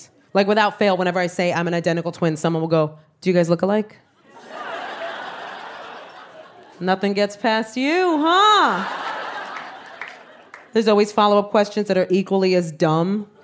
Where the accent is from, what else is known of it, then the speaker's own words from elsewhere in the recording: Bronx, New York, United States; I am Puerto Rican from the South Bronx.